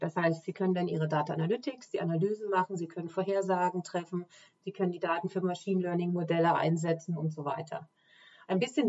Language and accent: German; Germany; moved away; Ich bin ursprünglich aus Deutschland, habe dort meine Karriere angefangen